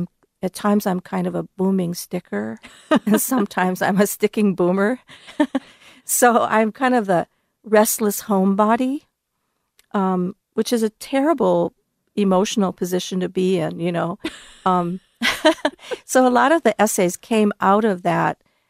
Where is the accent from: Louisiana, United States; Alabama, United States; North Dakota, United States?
North Dakota, United States; Napoleon; when I was growing up in Napoleon, my hometown in North Dakota